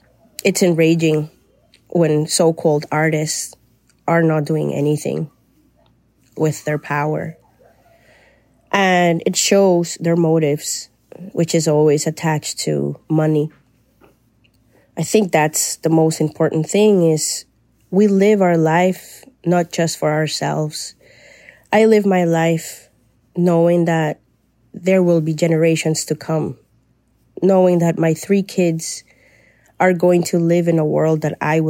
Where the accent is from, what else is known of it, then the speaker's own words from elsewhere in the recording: Colombia; now in Canada; because I'm Colombian, but I live in Canada and I know what it is to be a settler by a citizenship. So as Canadian